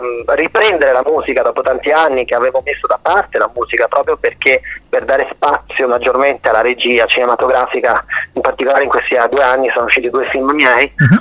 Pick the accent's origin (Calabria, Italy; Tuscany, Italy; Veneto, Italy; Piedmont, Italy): Veneto, Italy; now in Rome, Italy; avendo lo studio di abitazione a Roma, perché io sono veneto, però vivo a Roma da 20 anni